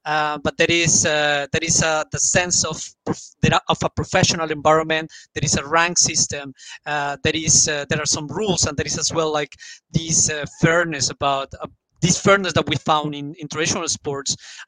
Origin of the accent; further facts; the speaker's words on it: Colombia; now in Cologne, Germany; Yeah, so I am from Colombia, by the way.